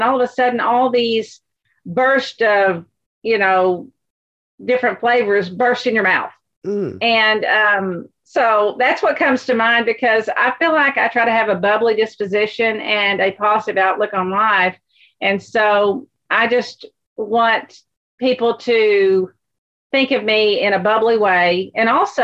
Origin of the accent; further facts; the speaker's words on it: Texas, United States; We're very proud of being a Texan, you know, as I don't mean pride in a bad way, but I love the wide open spaces and the friendliness.